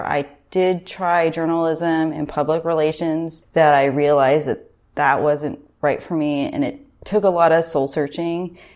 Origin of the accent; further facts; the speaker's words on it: Orange County, California, United States; And I think growing up in Orange County, it's not the most creative community.